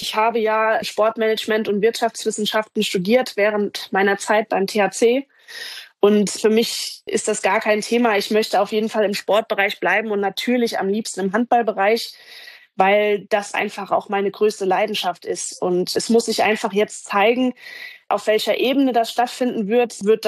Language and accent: German; Rhineland-Palatinate, Germany; moved away; ich würde gerne zurück nach Deutschland gehen und am allerliebsten so nah, wie es geht, an meine Heimat, die in Rheinhessen liegt, also in der Nähe von Mainz.